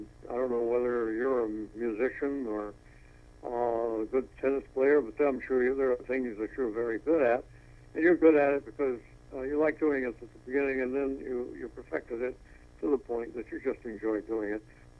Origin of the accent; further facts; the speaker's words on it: Mobile, Alabama, United States; The one I've become involved with mostly in my hometown of Mobile is the Mobile Chinsaw Delta.